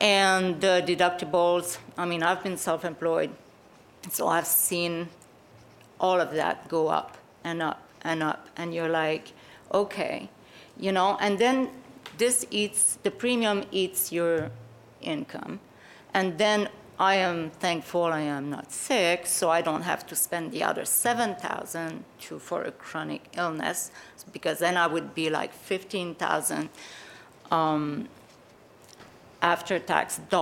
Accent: Canada; now in United States; So I'm originally from Canada, so I've lived under the one-payer system for 35, 40 years. So then I moved to the US

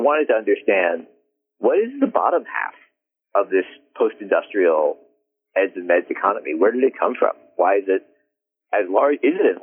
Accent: Philadelphia, Pennsylvania, United States; And, you know, growing up in Philly, I could see, you can see with your naked eye, right?

